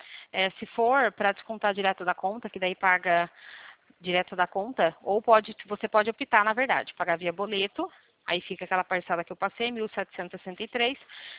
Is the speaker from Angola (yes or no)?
no; Limeira, São Paulo, Brazil; Eu sou daqui de Limeira, do lado de Araras, aqui pertinho.